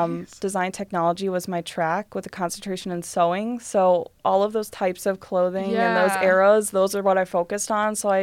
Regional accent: Toledo, Ohio, United States; Yeah. So I grew up in Toledo, Ohio. Mostly went to Sylvania schools.

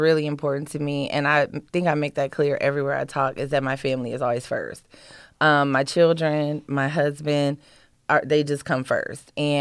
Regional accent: Toledo, Ohio, United States; Like I told you, I grew up in North Toledo, and I live with my grandmother.

